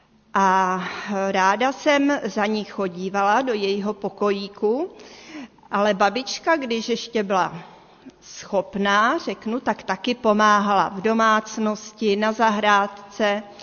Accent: Moravia, Czechia; Narodila jsem se na Moravě. V takové vesničce, v Beskydech. A měli jsme dům a měli jsme hospodářství.

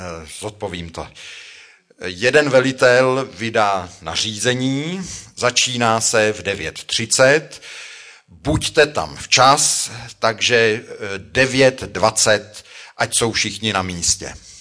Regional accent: Buštěhrad, Central Bohemian Region, Czechia; když jsem z Buštěhradu jezdil do školy

